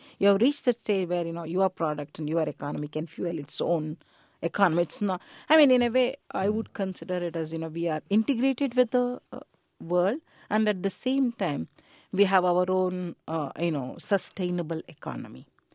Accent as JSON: {"language": "English", "town": "Mysore", "region": "Karnataka", "country": "India", "said": "I come from South India. Well, I had to say, I'm from Mysore"}